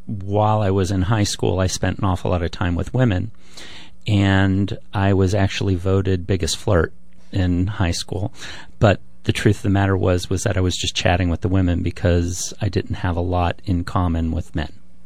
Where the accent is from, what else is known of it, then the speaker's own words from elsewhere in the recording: San Bruno, California, United States; I think I was lucky in that I was raised in the Bay Area. I was brought up in San Bruno, and that was a very supportive environment from a diversity perspective, let's say.